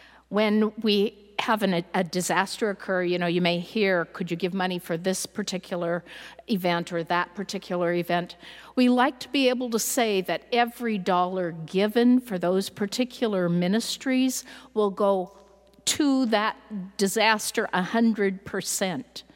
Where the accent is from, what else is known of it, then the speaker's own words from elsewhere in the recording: Seattle, Washington, United States; I want to admit up front that I am from Seattle. But I'm from Seward Park, and Seward Park and Queen Anne are a long way apart, right?